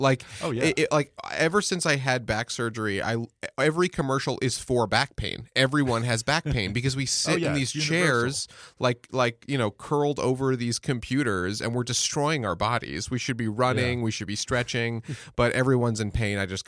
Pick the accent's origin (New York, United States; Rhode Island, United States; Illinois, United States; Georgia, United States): New York, United States; also born or lived in Nashville; now in Los Angeles, United States; And I grew up in New York. I was born in the city, mostly lived in the suburbs outside, and I went to school in Nashville, and then I just wanted to work in the film industry, so I just drove out here after college